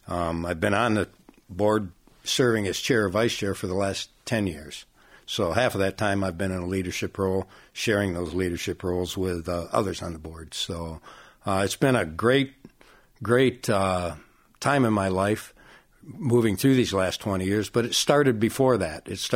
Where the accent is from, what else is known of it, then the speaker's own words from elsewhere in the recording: Kalamazoo, Michigan, United States; I am a lifelong resident of Kalamazoo, been here my whole life. I grew up in the Edison neighborhood. We knew it as Washington Square back then